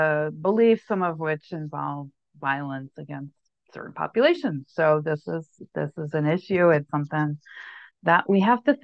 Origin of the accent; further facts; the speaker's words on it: Montana, United States; I'm also from Montana, where we have lots of militias and white supremacists groups.